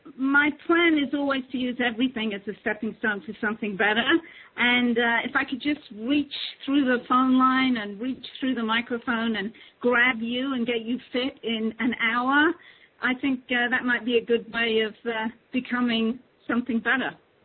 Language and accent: English; London, United Kingdom; now in United States; I am definitely from England. I'm actually from London, really, truly London. And, yes, I'm definitely an American. I became a citizen